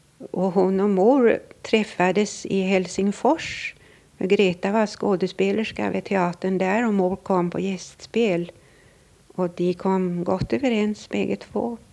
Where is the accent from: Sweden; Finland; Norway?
Norway; now in Oslo, Norway; jag kom från Norge som flykting med mina bägge pojkar.